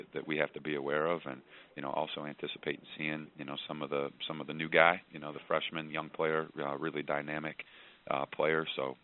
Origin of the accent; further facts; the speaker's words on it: Ohio, United States; this is my hometown. I grew up in Northeast Ohio